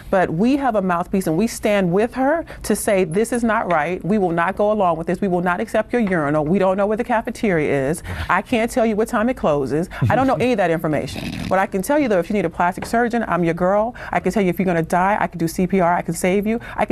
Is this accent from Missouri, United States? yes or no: no; Atlanta, Georgia, United States; Right, I'm from Atlanta, so Delta, I'm familiar with Delta.